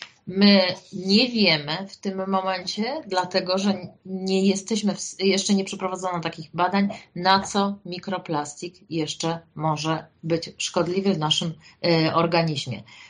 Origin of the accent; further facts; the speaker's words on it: Kraków, Lesser Poland, Poland; na przykład ja jestem z Krakowa, tego smogu tutaj jest więcej aniżeli u Państwa w Łodzi